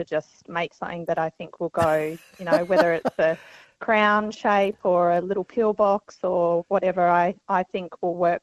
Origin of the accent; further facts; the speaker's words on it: Geelong, Victoria, Australia; Well, I was living in Geelong. Geelong's my hometown.